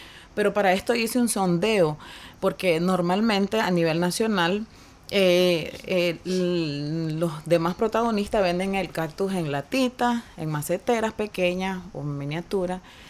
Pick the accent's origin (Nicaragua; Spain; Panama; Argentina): Nicaragua; Masaya; Vengo de la ciudad de Masaya, creativa, ciudad de las flores, ciudad del huipil, ciudad de todo.